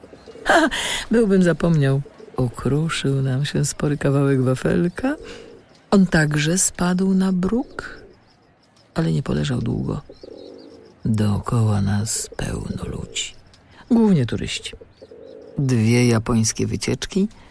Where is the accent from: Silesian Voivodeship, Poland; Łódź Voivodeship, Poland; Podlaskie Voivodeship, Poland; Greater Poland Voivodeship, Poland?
Greater Poland Voivodeship, Poland; Poznań; a my, poznaniacy, nie musimy ponownie oglądać trykających się koziołków.